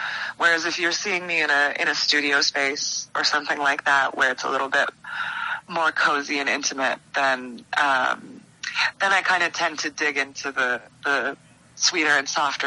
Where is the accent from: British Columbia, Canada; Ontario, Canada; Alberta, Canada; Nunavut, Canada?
British Columbia, Canada; Kelowna; I'm from Kelowna. It gets pretty cold there